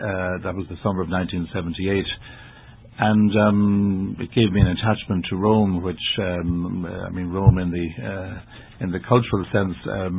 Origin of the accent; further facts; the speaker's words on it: Dublin, Leinster, Ireland; I was born in Dublin, Adrian, and grew up there, apart from 1 year in Philadelphia when I was about 11, and a year in England.